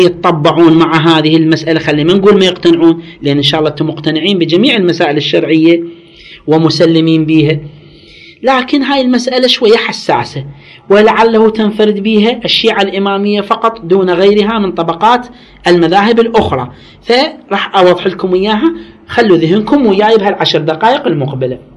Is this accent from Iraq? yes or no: yes; Iraq; مو مثل ما عندنا احنا بالعراق، وحتى احتمال في غير، احنا عندنا بالعراق